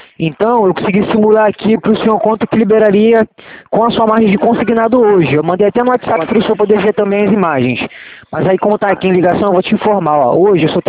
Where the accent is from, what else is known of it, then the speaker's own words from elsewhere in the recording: Campo Grande, Rio de Janeiro, Brazil; Sou de Campo Grande